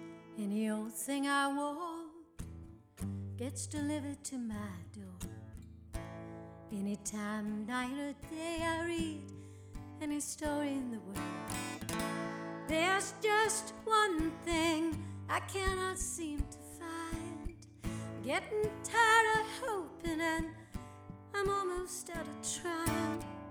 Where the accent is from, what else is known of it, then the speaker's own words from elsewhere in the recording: Raleigh, North Carolina, United States; my hometown of Raleigh is the halfway point between New York and Miami. And really, I moved back to Raleigh when my daughter was born